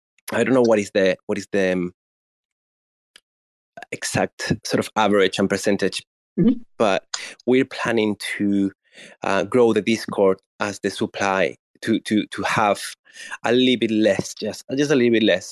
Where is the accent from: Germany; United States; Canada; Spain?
Spain; Madrid, Community of Madrid; English is a second language; now in London, United Kingdom; I'm from Spain, from Madrid, Spain, but I've been living in London for 10 years already.